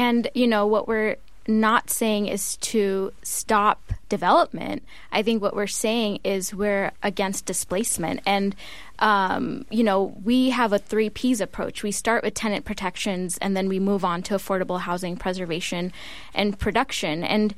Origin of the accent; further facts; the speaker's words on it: Los Angeles, California, United States; I've experienced it personally growing up in the San Fernando Valley in L.A.